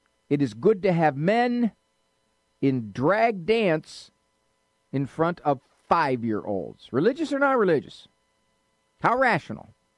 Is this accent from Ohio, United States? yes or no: yes; Cleveland, Ohio, United States; In my hometown, the Cleveland Indians had to change their name.